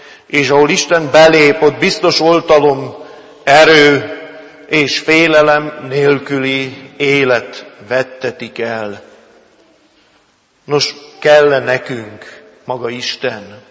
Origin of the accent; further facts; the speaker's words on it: Great Hungarian Plain, Hungary; emlékszem az Alföldön, ahol fölnőttem